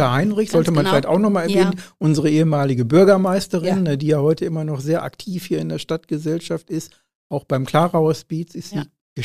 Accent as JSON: {"language": "German", "town": "Lenkerbeck", "region": "North Rhine-Westphalia", "country": "Germany", "tie": "born there", "said": "Ich bin ja in Lenkerbeck geboren, an der Burg."}